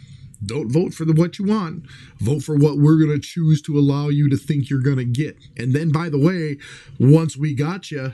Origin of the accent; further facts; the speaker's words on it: Midwest, United States; sorry, I'm from the Midwest. You guys is our plural.